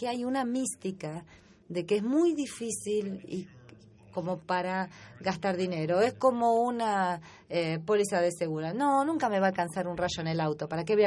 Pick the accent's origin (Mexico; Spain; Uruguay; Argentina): Argentina; de Argentina.